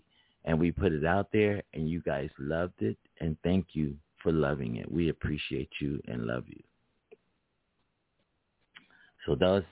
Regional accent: Philadelphia, Pennsylvania, United States; Like, I'm from Philadelphia. That's right. I'm from Philadelphia

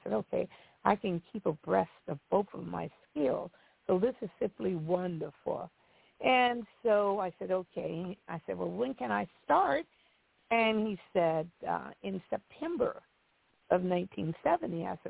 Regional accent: Mississippi, United States; born there; I was born in Mississippi, and I always had dreams of doing better for myself because, as you know, Mississippi was one of the poorest states in the Union.

